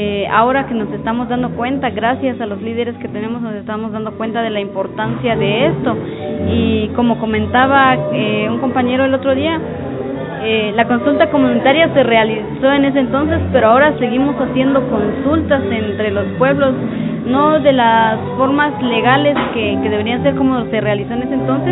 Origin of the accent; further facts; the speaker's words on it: Santa Eulalia, Huehuetenango, Guatemala; Soy maya canjopal, soy de Jolomconop o Santa Eulalia de la Nación Canjopal.